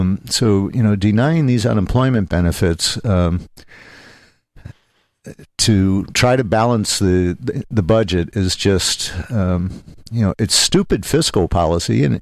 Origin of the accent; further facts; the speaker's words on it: Los Altos, California, United States; there's my hometown of Los Altos on the front page of the New York Times.